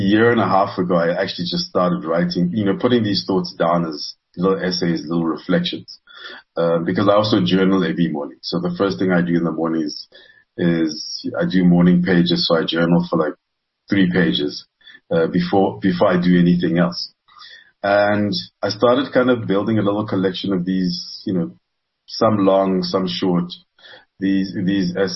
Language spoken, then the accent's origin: English; Lesotho; When I was growing up in Lesotho, I was my father's son. My father was well known in the society. It was a small, obviously a smaller kind of society and smaller city than Johannesburg.